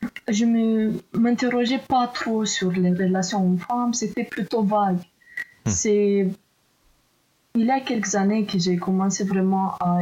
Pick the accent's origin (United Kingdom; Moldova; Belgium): Moldova; French is a second language; now in France; Moi, je viens de la Moldavie, pays de l'Est